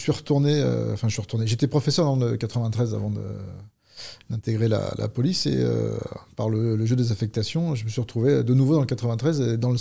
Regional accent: Paris, Île-de-France, France; Je suis parisien d'origine, un vrai parisien. Un petit séjour dans le sud de la France et je suis remonté sur Paris.

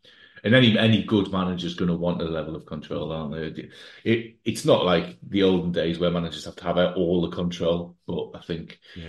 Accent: Durham, North East England, United Kingdom; I grew up in Durham, it's been the same there for a while, isn't it?

